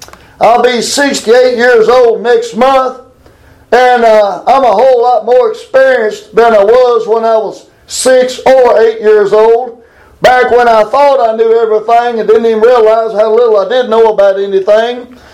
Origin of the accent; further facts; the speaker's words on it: Glasgow, Scotland, United Kingdom; I'm from Glasgow. And the streets of Glasgow are pretty peaceable.